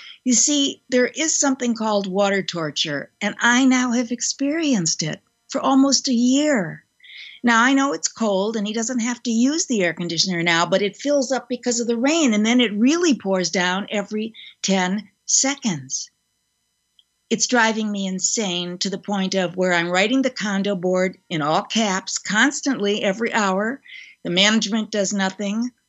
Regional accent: Wisconsin, United States; My home state, Wisconsin, now has a 22% number.

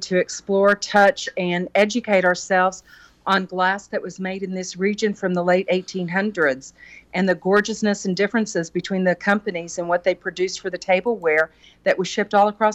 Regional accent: Houston, Texas, United States; I am from Houston, Texas.

